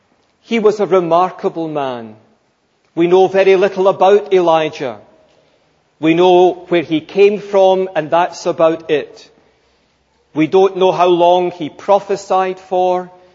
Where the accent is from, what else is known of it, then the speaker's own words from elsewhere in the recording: Scotland, United Kingdom; Being a Scotsman, I don't buy it.